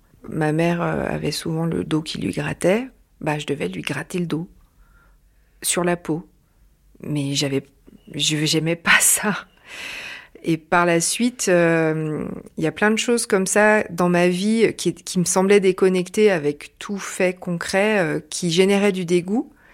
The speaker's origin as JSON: {"language": "French", "region": "Auvergne-Rhône-Alpes", "country": "France", "tie": "born or raised there", "said": "J'ai vécu mon enfance dans la Loire, dans une famille d'un milieu social plutôt classe moyenne"}